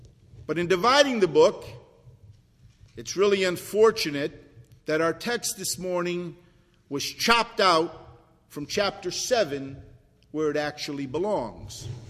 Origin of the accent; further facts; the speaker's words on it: United States; And although I do celebrate it as an American, I really don't think of the Indians.